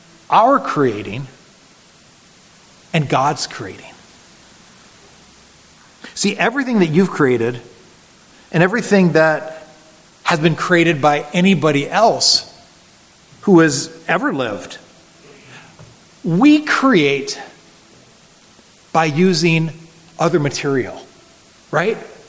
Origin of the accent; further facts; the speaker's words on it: United States; In my home country, the Grand Canyon.